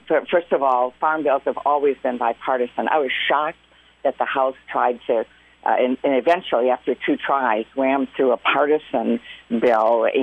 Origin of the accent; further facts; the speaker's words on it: Clare, Michigan, United States; for small towns like where I grew up in Clare and every town really in the UP.